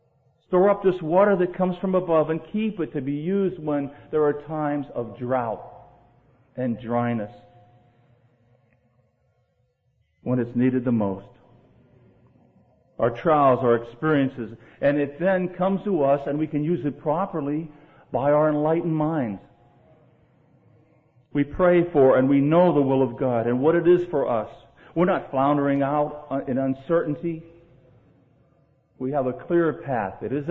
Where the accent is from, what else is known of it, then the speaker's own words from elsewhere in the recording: Florida, United States; Texas and Florida, my home state. We've been in a drought, but now we were 10 inches above normal.